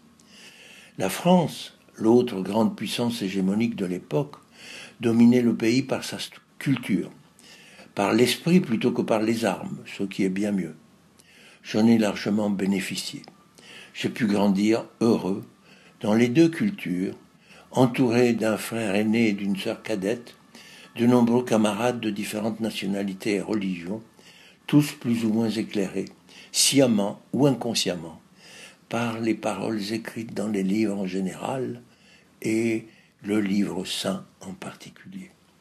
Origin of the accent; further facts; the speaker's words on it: Alexandria, Alexandria Governorate, Egypt; also born or lived in Cairo; ma première communion à l'église du Sacré-Cœur d'Alexandrie a façonné mon enfance italienne à Alexandrie, ville cosmopolite par excellence. Ensuite, elle s'est poursuivie au Caire, où ma famille s'était réfugiée à partir des années 1940.